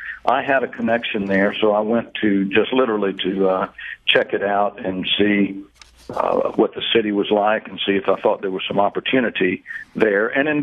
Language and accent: English; Tuscaloosa, Alabama, United States; also born or lived in Birmingham / Montgomery; I had the most wonderful childhood growing up in Tuscaloosa. It's a lovely, lovely city, and, you know, we actually had moved to Tuscaloosa after living in Birmingham a few years and then down in Montgomery for a period of time, and I think I must have been in the fourth grade when we settled in Tuscaloosa.